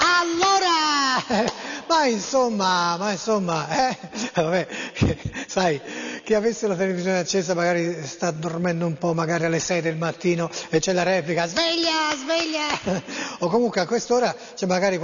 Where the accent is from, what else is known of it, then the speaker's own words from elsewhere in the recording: Florence, Tuscany, Italy; io sono di Firenze, parlo di Firenze